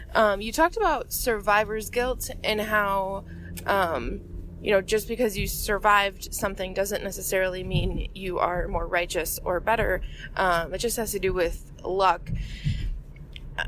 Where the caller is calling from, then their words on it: Waukesha, Wisconsin, United States; I'm calling from Waukesha, Wisconsin.